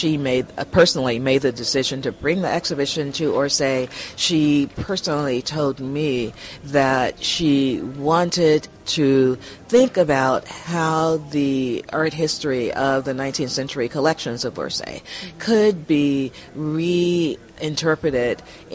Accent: New York City, New York, United States; from New York, New York City in the USA.

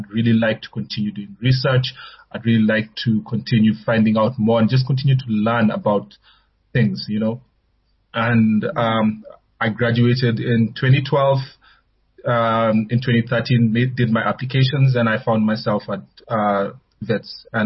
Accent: Nairobi, Kenya; now in South Africa; So I was born in Kenya, born and raised in Nairobi, actually.

